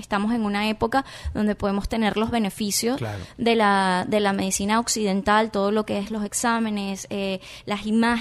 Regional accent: Venezuela; now in Miami, United States; Imagínate, venezolana

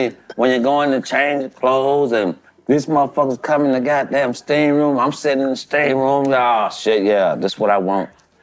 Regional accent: Gainesville, Florida, United States; I'm born and raised out of Gainesville.

